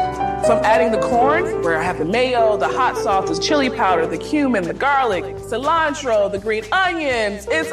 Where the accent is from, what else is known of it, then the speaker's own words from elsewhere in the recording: the South, United States; I mean, I'm from the South. I got to use hot sauce.